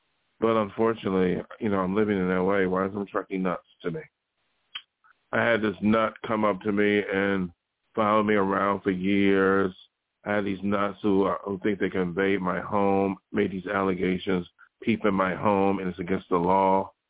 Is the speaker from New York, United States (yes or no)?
yes; New York, United States; now in Los Angeles, United States; I'm living near Los Angeles. I came from New York, and New York is a very liberal, democratic area for the most part.